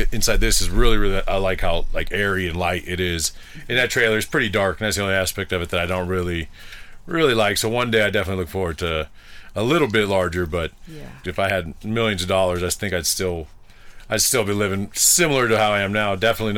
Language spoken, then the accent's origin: English; California, United States; Well, I'm from the Bay Area in California.